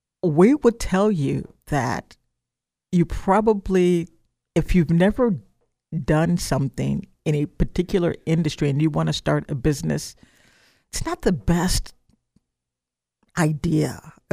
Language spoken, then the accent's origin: English; Midwest, United States; I grew up in the Midwest, so California, I don't know what you guys were learning in your history class.